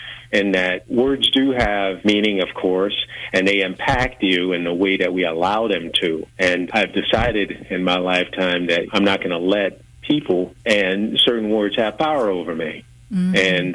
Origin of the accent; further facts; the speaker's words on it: South Carolina, United States; Hey, I'm like in the tail end of the baby boomer generation, and I grew up in South Carolina